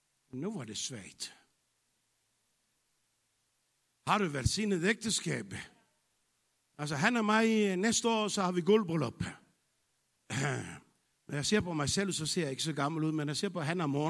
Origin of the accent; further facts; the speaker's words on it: Capital Region of Denmark, Denmark; Jeg er bornholmer. Det er et mirakel. Jeg er fra en fiskefamilie.